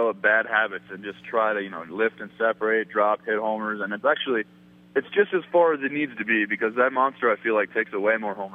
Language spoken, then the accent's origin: English; California, United States; You know, growing up in California, I loved the Dodgers.